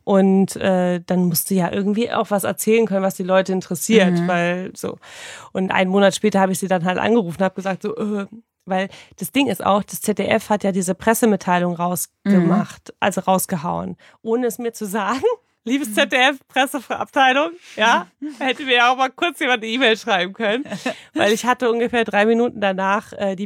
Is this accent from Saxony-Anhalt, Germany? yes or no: no; Hamburg, Germany; Wir kommen auch aus Hamburg.